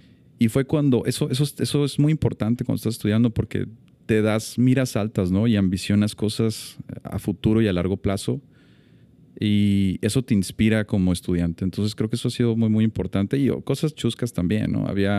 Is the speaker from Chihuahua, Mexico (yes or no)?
no; Tijuana, Baja California, Mexico; also born or lived in Morelia; yo soy de Morelia, Michoacán, pero migré. O sea, como la mayor parte de la gente de Tijuana, migré a los 8 años por pues, situaciones económicas de mi familia. Entonces nos quedamos en Tijuana